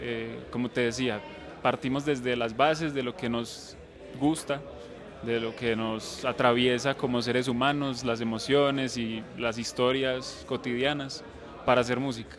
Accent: Medellín, Antioquia, Colombia; vengo en representación de toda la banda porque somos de Medellín

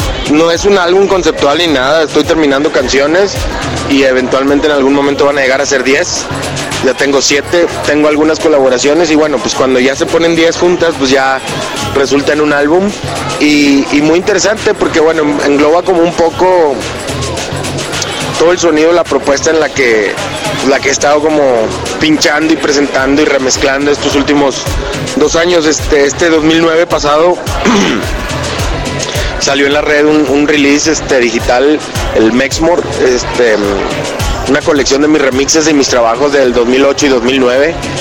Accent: Monterrey, Nuevo León, Mexico; la música, en particularmente de donde yo vengo, de Monterrey, Nuevo León, la región noreste del país, del norte de México

